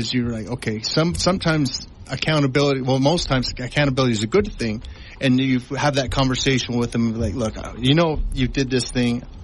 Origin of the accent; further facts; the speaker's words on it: Provo, Utah, United States; moved away as an adult; Yep, I grew up in Provo. Went to Tempe High.